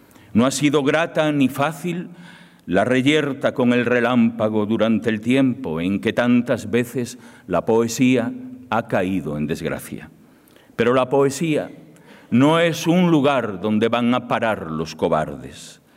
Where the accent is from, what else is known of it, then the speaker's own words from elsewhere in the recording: Castile and León, Spain; Vengo de los valles del Bierzo, del mismo pueblo, de la misma calle donde nació Fray Martín Sarmiento